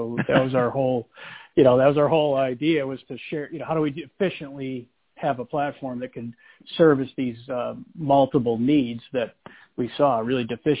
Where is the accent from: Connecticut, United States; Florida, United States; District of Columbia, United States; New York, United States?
New York, United States; Syracuse; I lived in Syracuse my whole life.